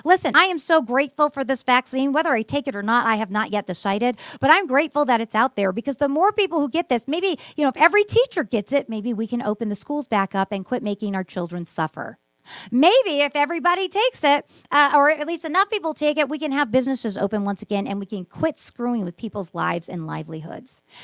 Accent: Nevada, United States; My home state of Nevada right here is suffering because of it.

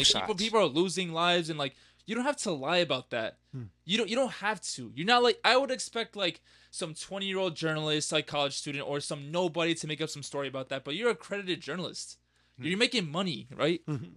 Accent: Queens, New York, United States; So I'm from Queens originally.

